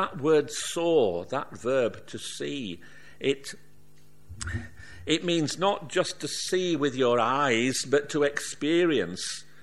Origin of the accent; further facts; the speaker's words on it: Yorkshire and the Humber, United Kingdom; I'm going in October to the church when I was brought up back in Yorkshire.